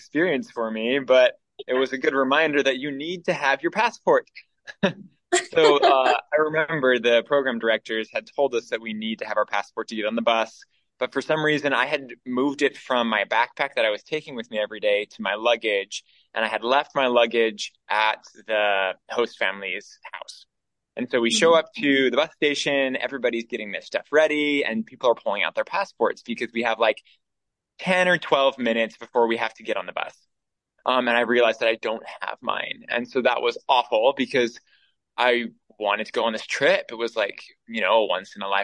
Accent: Tucson, Arizona, United States; also born or lived in Utah; And so I grew up in Tucson. I was actually born the year that my dad started medical school. And then he continued on for his residency in orthopedic here in Tucson. And so I grew up here.

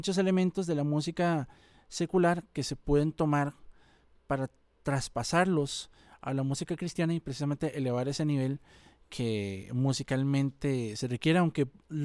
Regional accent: Costa Rica; como costarricenses, hemos crecido y nos podemos sentir orgullosos

